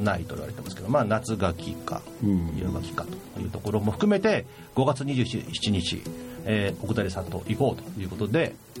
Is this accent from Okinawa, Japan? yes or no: no; Saiki, Oita, Japan; 私の故郷で佐伯に行ってきました